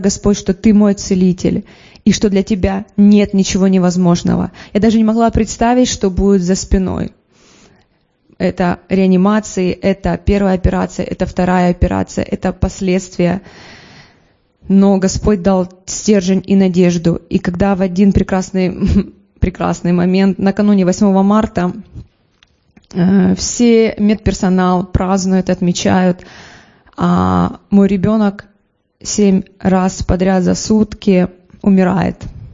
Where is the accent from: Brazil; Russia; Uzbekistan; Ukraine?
Ukraine; Alchevsk, Luhansk Oblast; Я сама родом с Алчевска.